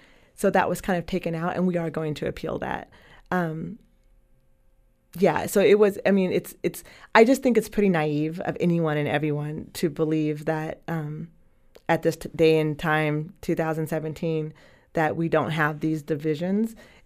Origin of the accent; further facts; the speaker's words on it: Eugene, Oregon, United States; I was born and raised in Eugene. I know what I'm up against.